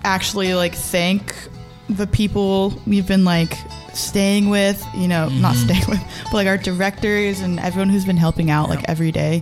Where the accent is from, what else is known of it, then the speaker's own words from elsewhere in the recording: Gainesville, Georgia, United States; I'm from Gainesville, Georgia. No, but my family's Mexican, and that was like what I would talk about in my zine, like our culture and everything growing up in a southern town.